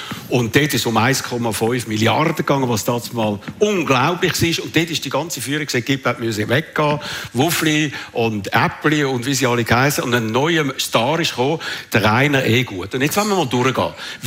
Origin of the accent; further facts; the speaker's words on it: Switzerland; mir als Schweizer